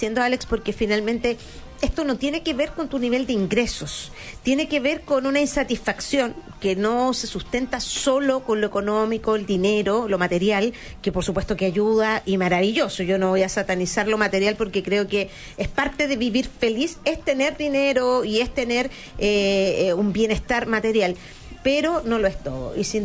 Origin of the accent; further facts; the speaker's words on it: Chile; como chilenos, podemos ir creciendo en este ámbito más cultural